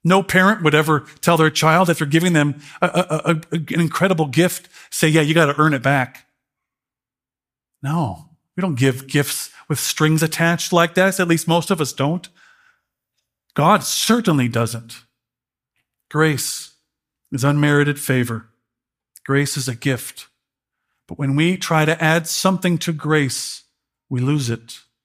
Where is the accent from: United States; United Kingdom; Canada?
United States; Chicago, Illinois; but I am from Chicago. We do have a couple Italians there, you know.